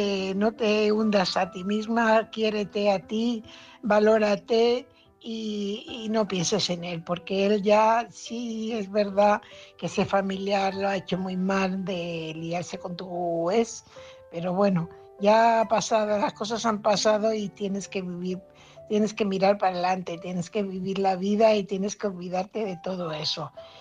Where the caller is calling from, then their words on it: Fuenlabrada, Community of Madrid, Spain; corresponsal de Fuenlabrada.